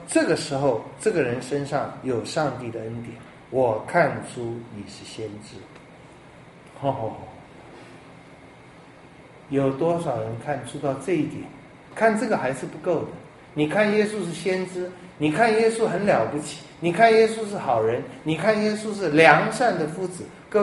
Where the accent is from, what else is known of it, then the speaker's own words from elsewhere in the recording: Taiwan; 台湾人有很多的优点，我们很有礼貌，我们治理得很好，我们很会做生意，我们很会赚钱